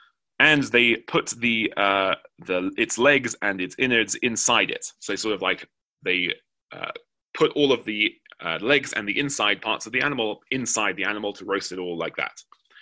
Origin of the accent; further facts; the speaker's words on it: United Kingdom; I'm British, so obviously I have strong opinions about potatoes.